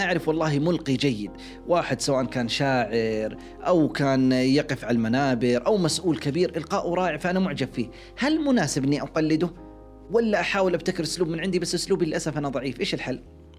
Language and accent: Arabic; Saudi Arabia; مثلا عندنا في السعودية